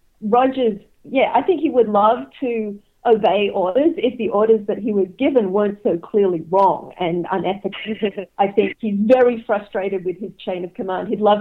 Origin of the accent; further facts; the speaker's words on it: Australia; it made me go back and look at growing up in Australia in a bunch of institutions that were ostensibly very nurturing, the Anglican Church and then Sydney University